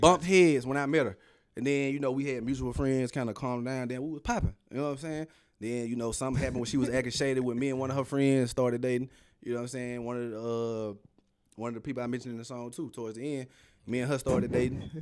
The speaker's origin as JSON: {"language": "English", "region": "North Carolina", "country": "United States", "said": "Nigga, I'm coming from North Carolina, nigga. Like, damn, we go to the community pool."}